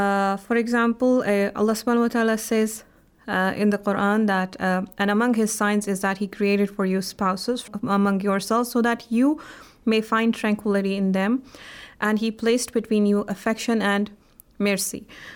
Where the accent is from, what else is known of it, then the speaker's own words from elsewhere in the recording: Jammu and Kashmir, India; so I am actually from Indian Administrative Kashmir